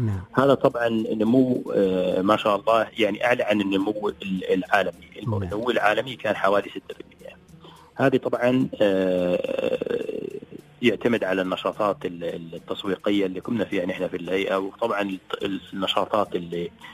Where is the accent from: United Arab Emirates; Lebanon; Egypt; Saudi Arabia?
United Arab Emirates; عندنا في الإمارات العديد من الوجهات السياحية